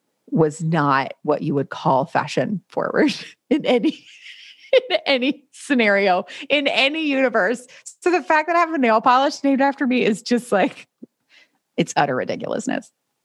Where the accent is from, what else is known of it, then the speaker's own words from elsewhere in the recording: North Carolina, United States; But I grew up in North Carolina, and I was homeschooled for actually freshman and sophomore year of high school.